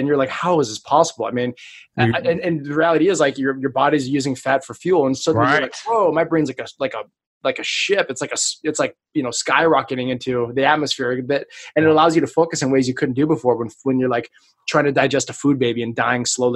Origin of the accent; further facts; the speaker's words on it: Hawaii, United States; I was born and raised in Hawaii. So to me, like soul food.